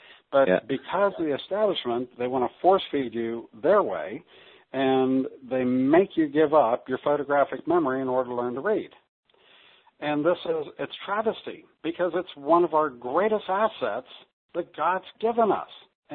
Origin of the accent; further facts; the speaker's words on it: United States; accent: American; Now, you can tell that I'm American because I have an accent